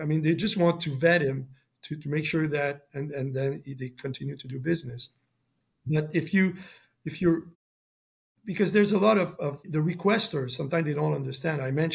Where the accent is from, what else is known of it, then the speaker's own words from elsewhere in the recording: Montreal, Quebec, Canada; The same place, Sheraton Hotel in Montreal. Yeah. So I'm for sure I'm going to be there. It's in my hometown.